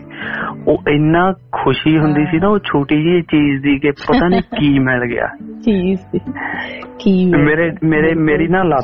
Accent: Phillaur, Punjab, India; ਸਾਡਾ ਪਿੰਡ ਫਲੋਰ ਆ ਜੀ

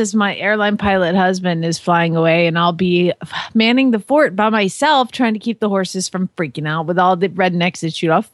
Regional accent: Phoenix, Arizona, United States; from Phoenix, Arizona

